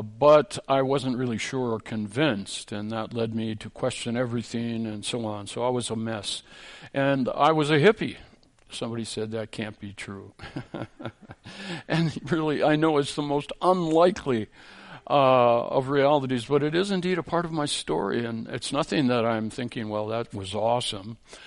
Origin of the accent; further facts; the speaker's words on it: Minneapolis, Minnesota, United States; There was a little church up in north central Minnesota. I come from that territory. Really, I was raised in Minneapolis.